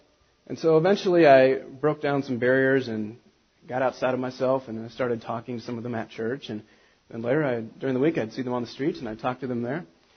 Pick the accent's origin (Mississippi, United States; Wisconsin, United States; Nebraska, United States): Nebraska, United States; Lincoln; I'm from Nebraska. I grew up on a farm just north of Lincoln, about 5 or 6 miles. So I was 18, then I came to Omaha